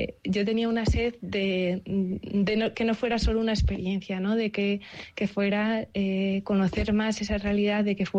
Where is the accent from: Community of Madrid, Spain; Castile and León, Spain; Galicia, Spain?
Community of Madrid, Spain; Madrid; Y conociendo pues unas realidades que en Madrid, de donde soy yo, pues son muy lejanas